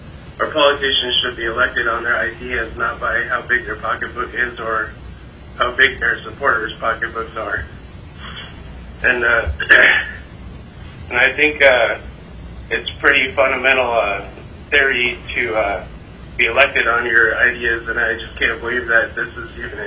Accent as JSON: {"language": "English", "town": "Kenai", "region": "Alaska", "country": "United States", "said": "from Kenai, Alaska"}